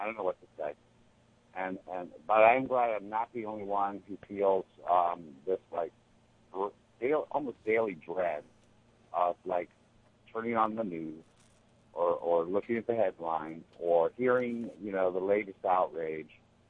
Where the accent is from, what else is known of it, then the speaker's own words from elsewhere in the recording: New York, United States; now in Columbus, United States; I'm still a New Yorker in that regard. And I moved down here to the Mid East Side so I can be close to downtown and close to my job.